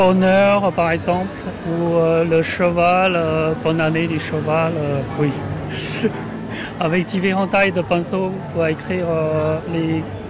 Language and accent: French; Inner Mongolia, China; Je suis né en Mongolie intérieure.